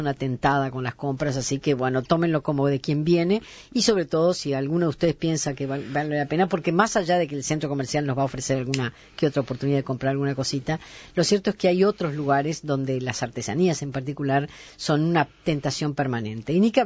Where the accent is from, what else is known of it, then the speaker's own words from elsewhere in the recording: Uruguay; votadores como somos todos los uruguayos